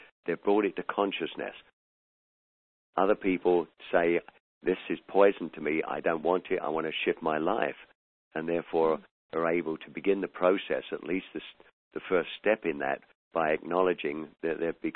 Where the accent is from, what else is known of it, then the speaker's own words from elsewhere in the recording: London, United Kingdom; As a young kid, growing up in London, I never knew of anybody who went to counseling.